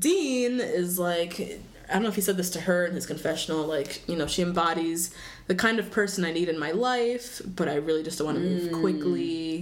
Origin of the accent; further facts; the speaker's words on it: Zambia; They're like, oh, you don't know that show? I'm from Zambia.